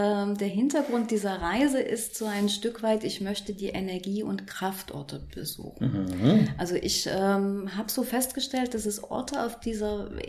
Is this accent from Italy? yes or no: no; Leipzig, Saxony, Germany; ich bin gebürtige Leipzigerin